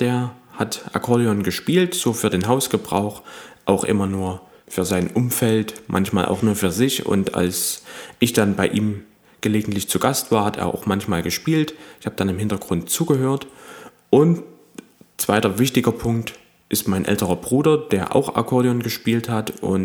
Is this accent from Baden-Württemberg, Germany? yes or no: no; Lichtenstein, Saxony, Germany; Ich stamme aus Liechtenstein, das ist Westsachsen, zwischen Zwickau und Chemnitz und war im Landkreis Zwickau auf der Musikschule.